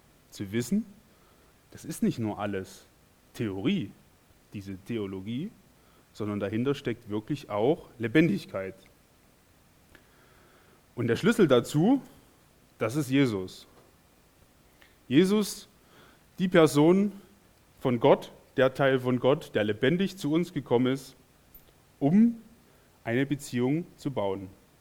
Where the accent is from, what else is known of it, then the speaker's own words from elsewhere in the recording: Saxony, Germany; hatte das große Glück, in einer christlichen Familie aufzuwachsen, in den 90er Jahren auch in Sachsen.